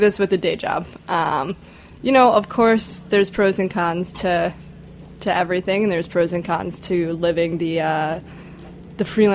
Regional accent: Chicago, Illinois, United States; I actually wrote a story about openly gay students in my high school, of which I grew up in Chicago, and I went to a big public high school

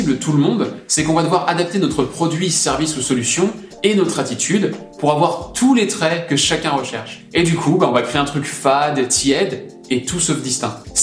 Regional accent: France; Mon truc à moi, c'est que je suis français et que je travaille presque intégralement à l'étranger.

